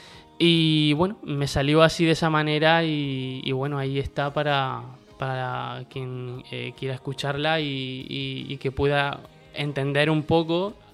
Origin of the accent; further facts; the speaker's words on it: Cehegín, Region of Murcia, Spain; En Bullas, mi pueblo vecino, yo soy de Cejín